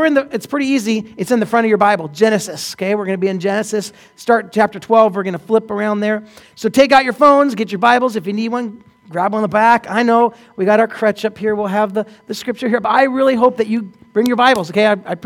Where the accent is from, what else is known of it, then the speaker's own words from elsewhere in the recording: Oregon, United States; My wife is Canadian, and I grew up here in Oregon, and I took her away from her family. We moved here in Oregon.